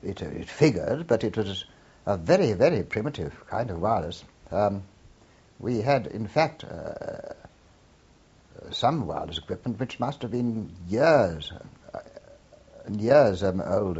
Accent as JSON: {"language": "English", "country": "India", "tie": "born there", "said": "I was born in India of Indian Army parents, and my grandfather, again, was a soldier, and but before him there were other soldiers."}